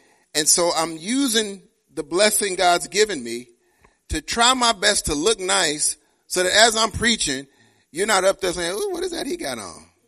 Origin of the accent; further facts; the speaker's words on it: Chicago, Illinois, United States; Of course, you all know my wife and I are born and raised in Chicago. Went back to Chicago to do this funeral in the heart of Chicago.